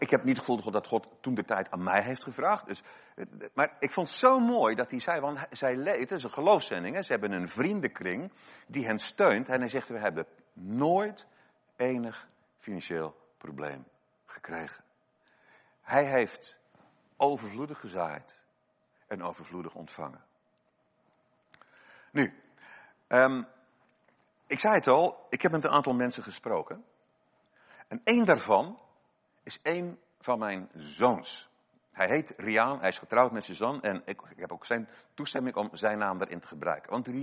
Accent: Krabbendijke, Zeeland, Netherlands; een man, Jan Nieuwenhuizen uit Krabbendijken, waar ik vandaan kom.

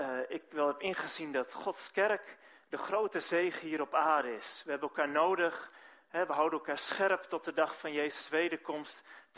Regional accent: Delft, South Holland, Netherlands; also born or lived in Maastricht; Ik kom een beetje uit Oost-Nederland. Ik ben in Delft opgegroeid, maar heel lang het zuiden gediend.

